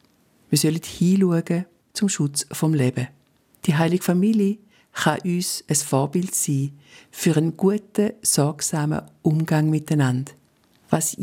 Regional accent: Switzerland; Auch bei uns in der Schweiz gibt es immer wieder Kindermissbrauch.

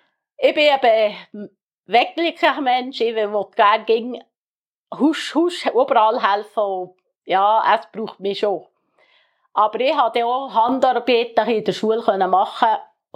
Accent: Adelboden, Bern, Switzerland; Ich bin in Sadelboden aufgewachsen und bin daheim geboren in den vier Wänden, Holzwänden.

